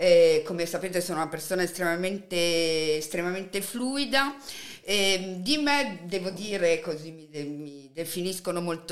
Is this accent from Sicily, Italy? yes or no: no; Apulia, Italy; born there; accent: Apulian dialect; Sono nata in Puglia e sono sempre disponibile, lo dico qui ufficialmente in radio, a dare corsi di schwa, perché nel dialetto pugliese la schwa esiste.